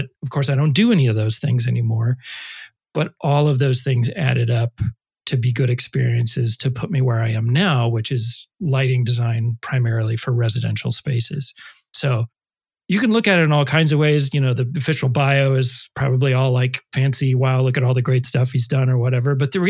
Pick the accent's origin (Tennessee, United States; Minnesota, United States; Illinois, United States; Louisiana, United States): Illinois, United States; In the middle of Illinois. So really good farmland, really good corn. I grew up literally surrounded by cornfields.